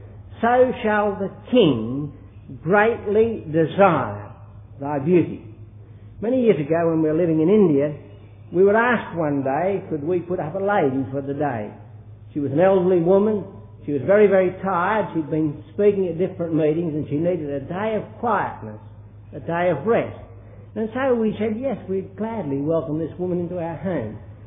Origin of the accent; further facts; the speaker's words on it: Scotland, United Kingdom; And I was brought up in Scotland, I was brought up in a lot of Scots traditions.